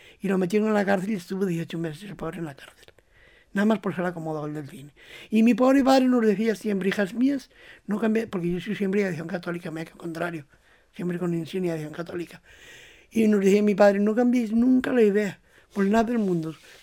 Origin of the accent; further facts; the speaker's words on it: Cervera del Río Alhama, La Rioja, Spain; Soy riojana, cerverana, le digo. Soy riojana.